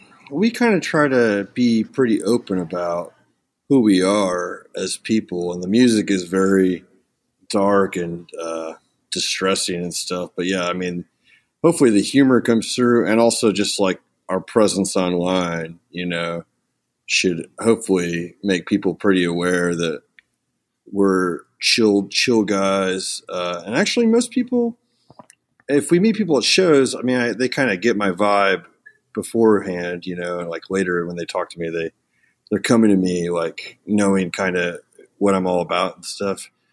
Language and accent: English; Ponca City, Oklahoma, United States; also born or lived in Illinois; now in Oklahoma City, United States; I was born in Illinois and then raised in a small town called Ponca City, Oklahoma. That's about 100 miles north of Oklahoma City. But I've lived in Oklahoma City for about 20 years now, about 19 years